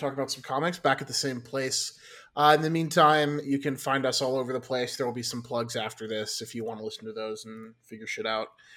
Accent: Midwest, United States; I'm from the Midwest, Chad.

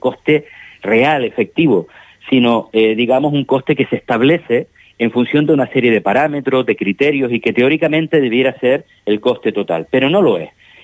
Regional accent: Canary Islands, Spain; como canario y canarias

